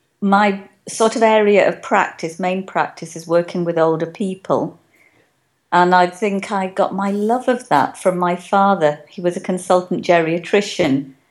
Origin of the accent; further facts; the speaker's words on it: Wales, United Kingdom; They know that I'm an Indian, although I think I'm obviously Welsh because I grew up there. I'm the internationally negotiated correct height, which is 5'2¾".